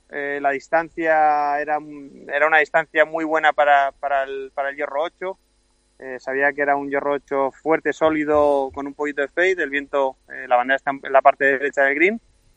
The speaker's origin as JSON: {"language": "Spanish", "country": "Spain", "lives_now": "United States", "said": "Yo soy español, muy honrado, siempre muy orgulloso de España"}